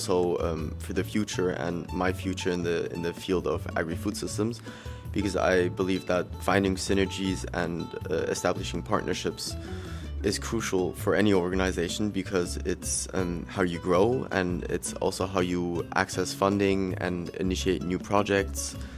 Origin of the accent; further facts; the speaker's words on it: Germany; I'm from Germany